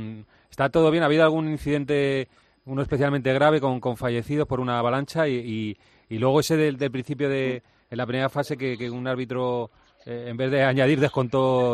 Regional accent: Equatorial Guinea; Pues nada, que somos de Guinea Ecuatorial, ¿qué quieres que te digamos?

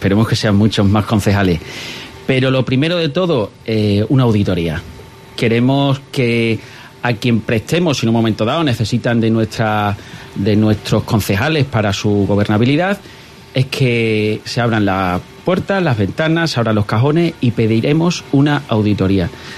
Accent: Badajoz, Extremadura, Spain; yo soy de Badajoz por los cuatro costados

